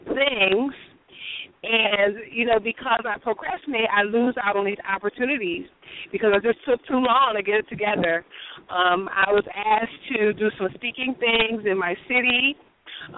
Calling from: Secaucus, New Jersey, United States; I'm in Secaucus, and I've been having some signal issues out here today.

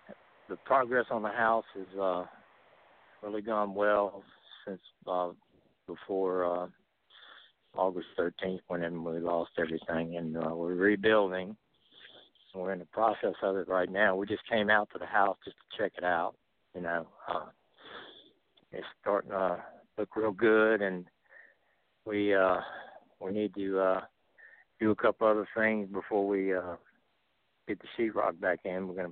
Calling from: Greenville Springs, Louisiana, United States; I'm calling from Greenville Springs.

